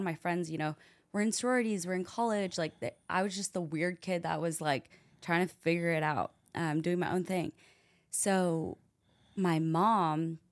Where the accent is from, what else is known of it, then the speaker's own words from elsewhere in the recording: Fayetteville, Arkansas, United States; I was raised in Fayetteville.